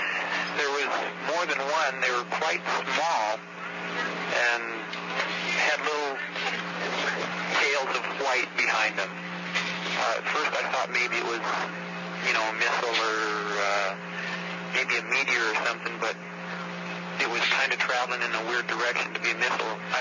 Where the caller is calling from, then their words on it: Provo, Utah, United States; I'm calling from Provo, Utah.